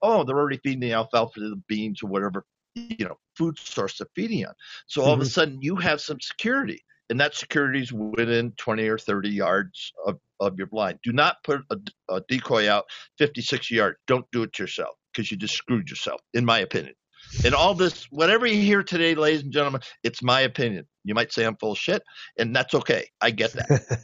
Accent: Massapequa, New York, United States; also born or lived in Rhode Island; yeah, so I grew up kind of where John grew up. I was born in Rhode Island, went to Massapequa High School in Long Island.

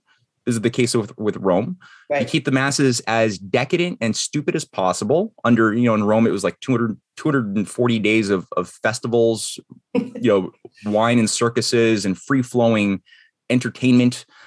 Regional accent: Canada; I know, as being a Canadian writing about this.

